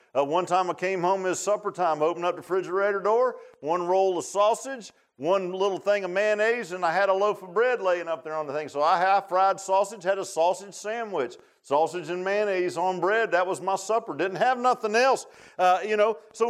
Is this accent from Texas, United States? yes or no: no; Virginia Beach, Virginia, United States; You know, I grew up in Virginia Beach. Everybody said, man, why do you want to leave Virginia Beach and come to the mountains?